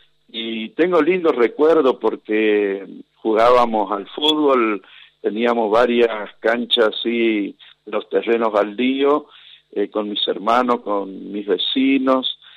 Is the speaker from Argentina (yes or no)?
yes; Virasoro, Corrientes, Argentina; Pero en este caso, por el avance del progreso y el crecimiento que Virasoro tuvo, está muy lejos de aquel Virasoro de mi infancia, ¿no?